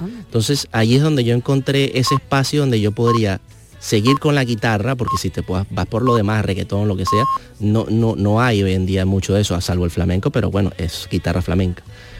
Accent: Valencia, Carabobo, Venezuela; born there; yo nací en Valencia, Venezuela.

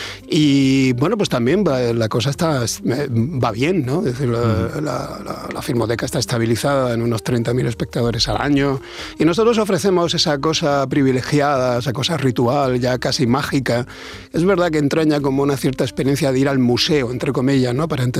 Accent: Almería, Andalusia, Spain; era un chaval como muy cinéfilo que aquí en Almería, de donde yo soy, hace ya algunos añitos, pues montaba cineclubs y tal.

